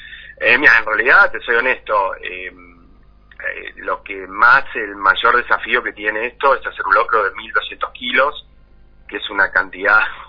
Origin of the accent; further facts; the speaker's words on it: Patagonia, Argentina; yo soy de la Patagonia Argentina